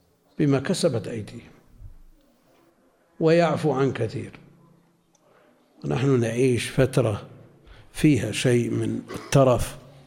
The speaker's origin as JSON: {"language": "Arabic", "region": "Najd", "country": "Saudi Arabia", "said": "وعندنا في نجد وسمعنا وتداول الناس الفتوى"}